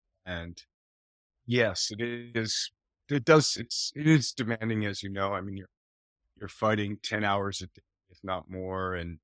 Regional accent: Toronto, Ontario, Canada; So I grew up in Toronto, Canada, and I played a lot of ice hockey, played basketball.

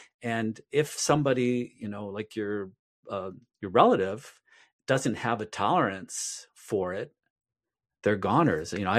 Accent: United States; I never thought I would see the day as an American, when you could walk into a store

